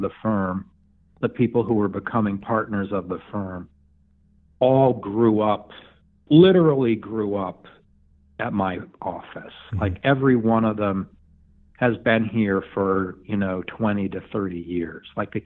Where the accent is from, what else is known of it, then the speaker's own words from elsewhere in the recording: New York, United States; So I grew up in the Borscht Belt Catskills, so very enmeshed in Jewish culture.